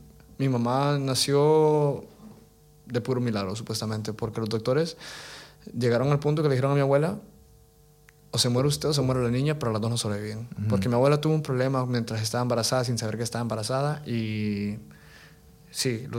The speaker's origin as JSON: {"language": "Spanish", "town": "Tegucigalpa", "region": "Francisco Morazán", "country": "Honduras", "tie": "born or raised there", "said": "una noche normal de fiesta en las ferias de calle de mi ciudad natal, Tegucigalpa"}